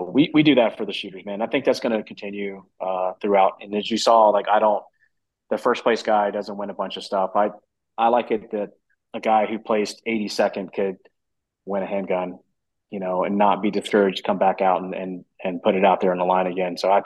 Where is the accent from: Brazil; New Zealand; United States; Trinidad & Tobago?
Trinidad & Tobago; I'm from Trinidad originally.